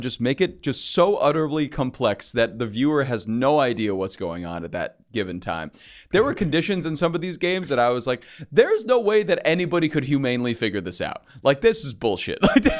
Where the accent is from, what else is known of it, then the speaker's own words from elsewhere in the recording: New York, United States; We didn't want to talk to them anyways. We're from Long Island.